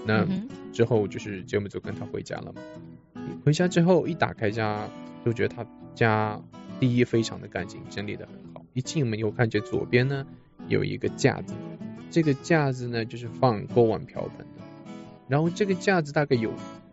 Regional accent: China; 就是有可能叫我们中国人的话

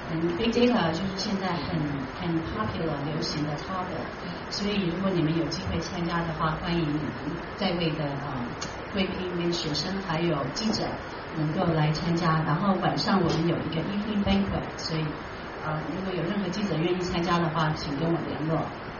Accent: Taiwan; 我小时候我也是在台湾长大

